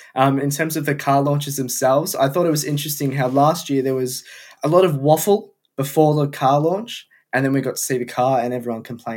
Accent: Melbourne, Victoria, Australia; No, I'm not from down in these ends. I'm from Melbourne, Australia, the place that hosts the Australian Grand Prix, which is very exciting.

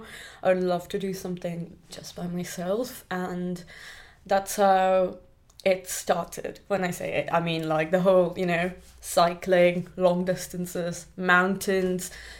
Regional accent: Pune, Maharashtra, India; I grew up in India in a place called Pune. Well, Pune is a city, but I grew up in the outskirts

